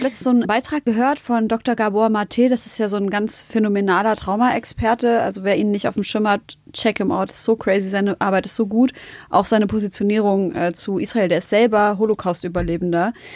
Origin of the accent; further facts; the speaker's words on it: Germany; born there; ja, ich bin in Deutschland geboren